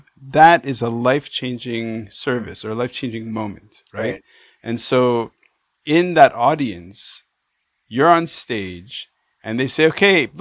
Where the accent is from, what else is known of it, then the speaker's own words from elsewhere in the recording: Montreal, Quebec, Canada; also born or lived in Jerusalem, Israel; as a person who lives on the other side of the planet, I grew up in Montreal, right? Born in Jerusalem, born in Israel.